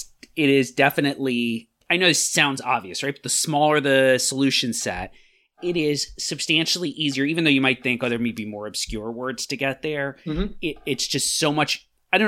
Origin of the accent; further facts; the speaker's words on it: New York, United States; I grew up on Long Island, so Newsday would have cryptograms every day.